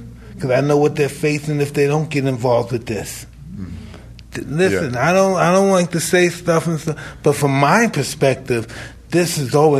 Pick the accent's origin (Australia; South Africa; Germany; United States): United States; Brooklyn, New York; But then again, I'm from Brooklyn.